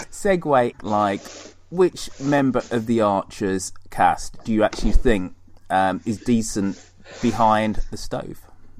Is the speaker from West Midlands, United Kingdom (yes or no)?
yes; Birmingham, West Midlands, United Kingdom; Erdington, Perry Bar.